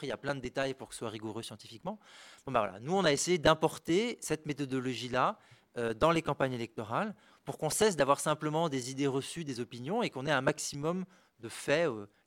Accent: Strasbourg, Grand Est, France; now in Paris, France; Moi, je viens au début de Strasbourg et puis maintenant j'habite à Paris.

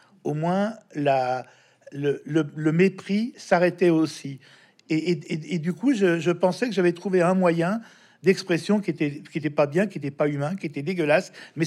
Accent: Lyon, Auvergne-Rhône-Alpes, France; Je suis de Lyon en plus.

